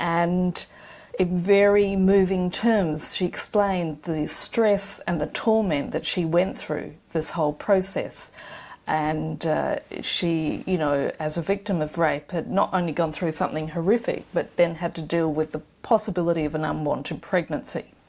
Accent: Australia; I think you can tell by my accent, I'm a very proud Australian.

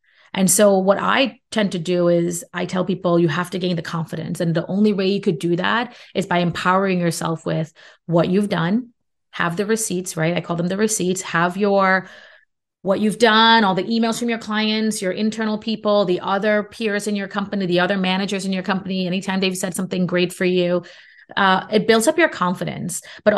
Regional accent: Brooklyn, New York, United States; I mean, I'm from a Caribbean background. I grew up in Brooklyn.

